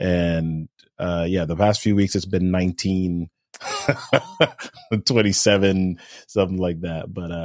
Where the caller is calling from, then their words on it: Maryland, United States; I'm in Maryland, man.